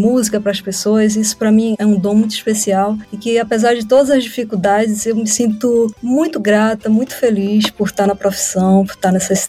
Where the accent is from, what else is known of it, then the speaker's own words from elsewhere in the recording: Feira de Santana, Bahia, Brazil; aos 7 anos de idade, eu fui convidada para fazer parte de uma banda infantil, lá em Feira de Santana, na minha terra